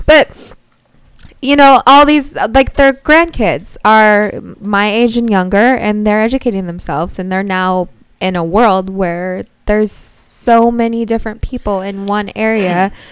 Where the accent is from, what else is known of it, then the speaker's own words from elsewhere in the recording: California, United States; And I think that's really cool about growing up in California.